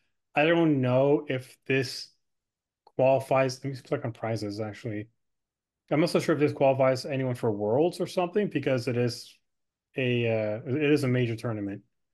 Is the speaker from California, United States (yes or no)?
yes; Los Angeles, California, United States; also born or lived in Netherlands; But Netherlands, like I'm Dutch. I was born in Netherlands. I only lived there until I was 6 months old and I moved to Los Angeles.